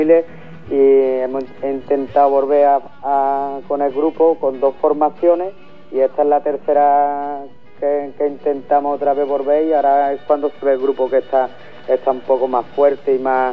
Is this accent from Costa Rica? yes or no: no; El Puerto de Santa María, Andalusia, Spain; somos los tres de aquí, del puerto de Santa María, que es una localidad que está en la provincia de Cádiz. Y los tres somos de aquí